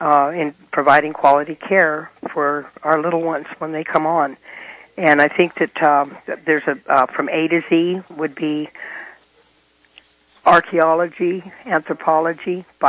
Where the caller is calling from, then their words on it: Laytonville, California, United States; I'm also from Laytonville, and my children have graduated from there.